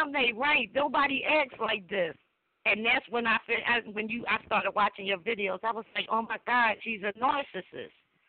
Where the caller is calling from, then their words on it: Philadelphia, Pennsylvania, United States; from Philadelphia.